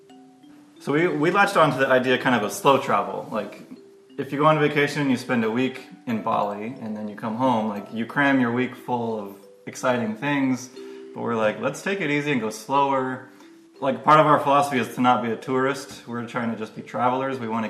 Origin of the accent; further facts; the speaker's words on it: Atlanta, Georgia, United States; from Atlanta, Georgia as well. We've got four kids.